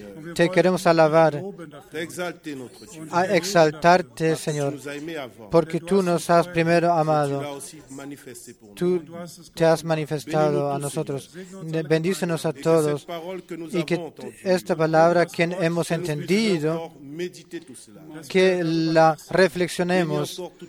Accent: Cameroon; Yo vengo de Camerún con saludos

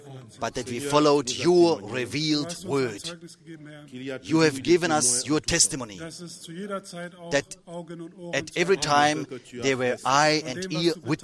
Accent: Cameroon; I come with greetings from Cameroon, from all the brothers and sisters who are in Christ.

